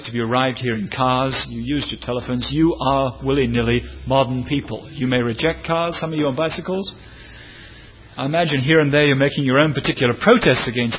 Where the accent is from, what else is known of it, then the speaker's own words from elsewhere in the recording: England, United Kingdom; I'm just taking them because I'm English and you're Australian.